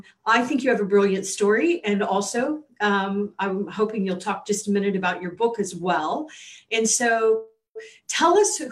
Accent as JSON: {"language": "English", "region": "England", "country": "United Kingdom", "accent": "English", "said": "So I appreciate you being, very nice about my English accent."}